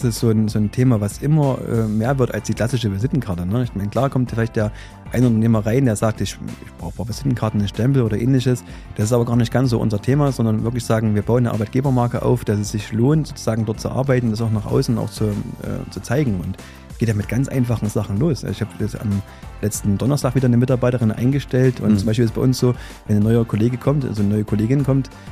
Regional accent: Greiz, Thuringia, Germany; Ja, ich komme aus Greiz, aus dem schönen Vogtland. Ich habe so eine kleine Vogtlandmeise, sage ich immer.

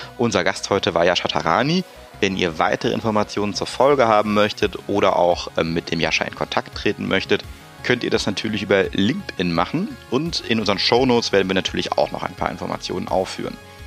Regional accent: Rhineland, Germany; der Uli und ich als Rheinländer

